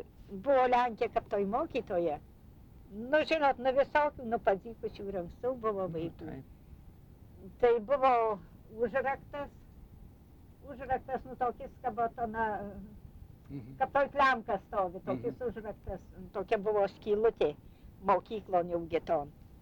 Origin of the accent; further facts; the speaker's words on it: Dzūkija, Lithuania; nu mes tai lietuviai tai nebuvo, mes dzūkai buvo